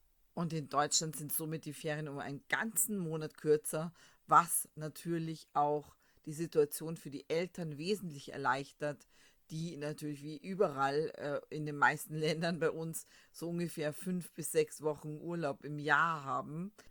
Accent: Austria; Bei uns in Österreich sind ja die Sommerferien sehr lange.

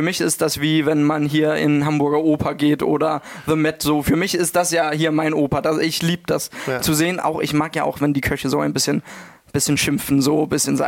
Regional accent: Denmark; besonders als Däne.

